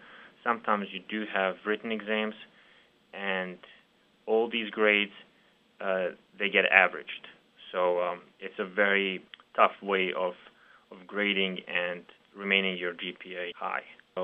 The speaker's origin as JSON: {"language": "English", "country": "Serbia", "said": "I am from Republic of Serbia, which is a former Republic of Yugoslavia."}